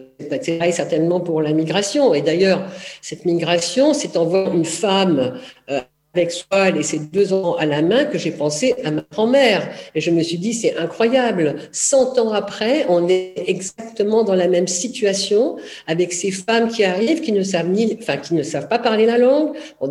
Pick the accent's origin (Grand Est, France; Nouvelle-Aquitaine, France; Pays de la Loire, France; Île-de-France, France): Grand Est, France; born there; moi quand je suis née donc dans le Nord-Est, nationalité italienne, puisqu'on n'était toujours pas naturalisé, et je suis née là, dans ce que je vous ai dit, une rue où il n'y avait pratiquement que des Italiens.